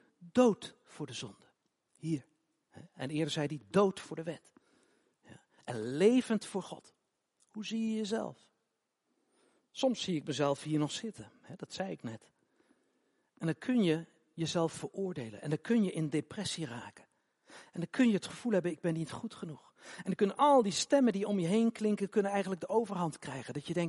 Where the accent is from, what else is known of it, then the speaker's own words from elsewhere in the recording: Utrecht, Netherlands; Wist ik niet hoor, ik kom uit Utrecht.